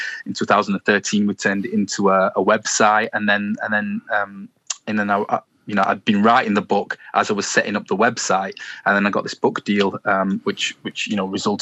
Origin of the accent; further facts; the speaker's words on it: Sheffield, Yorkshire and the Humber, United Kingdom; You know, I grew up in Sheffield, full of friendly people